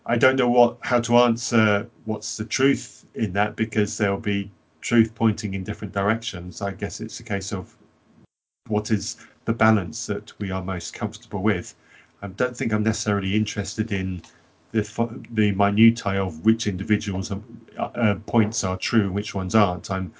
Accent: United Kingdom; So I am very much a European. You know, it doesn't mean I'm not proud to be British. I love being British.

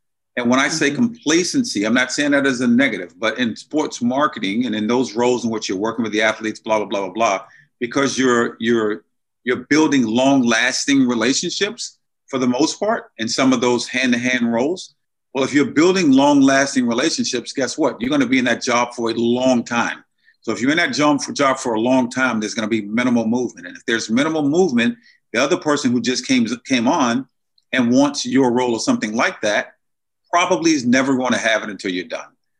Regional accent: Virginia, United States; also born or lived in Maryland; I'm born and raised in Virginia. And then at the time going back and forth to Maryland, I had a place in Maryland.

